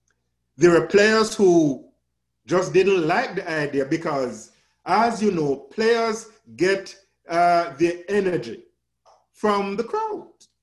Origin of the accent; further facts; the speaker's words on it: Jamaica; especially back home in Jamaica, my home country